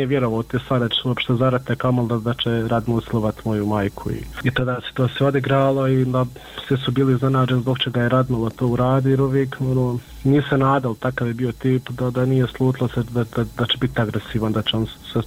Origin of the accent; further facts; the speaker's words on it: Miljevina, Republika Srpska, Bosnia & Herzegovina; mi smo svi gore iz Miljevine